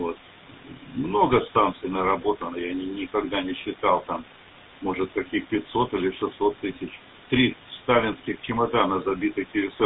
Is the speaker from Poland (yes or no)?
yes; Białystok, Podlaskie Voivodeship, Poland; Russian is a second language; Я сам из Белостока работаю, из Польши.